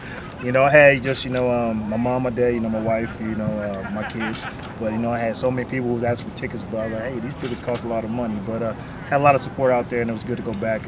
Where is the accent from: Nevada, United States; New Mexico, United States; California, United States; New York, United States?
California, United States; San Diego; playing in the Super Bowl in my hometown, Super Bowl 37, playing out there in San Diego, and it was great to go back to my hometown, you know, where I grew up